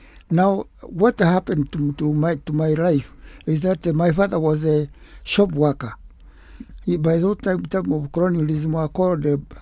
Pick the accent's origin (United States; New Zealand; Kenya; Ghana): Kenya; Murang'a, Murang'a County; born there; I was born in Muranga in 1928.